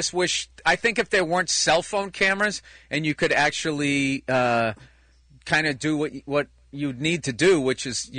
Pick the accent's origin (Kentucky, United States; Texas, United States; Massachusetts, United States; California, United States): Massachusetts, United States; Boston; Like, I'm from the Boston area. To do a special in Boston, it would be like redundant.